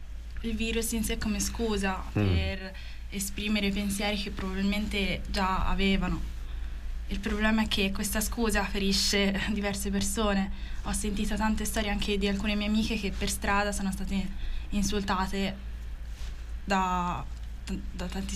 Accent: Florence, Tuscany, Italy; Sì, sono nata e cresciuta qui a Firenze.

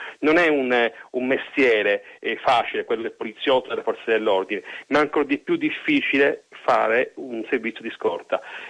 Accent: Palermo, Sicily, Italy; now in Florence, Italy; io sono palermitano ormai trapiantato a Firenze

